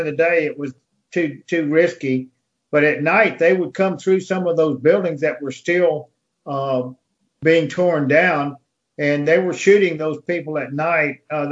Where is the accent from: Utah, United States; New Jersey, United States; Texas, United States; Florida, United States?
Texas, United States; Austin; over the years in Texas, growing up in Austin, we've always had northers.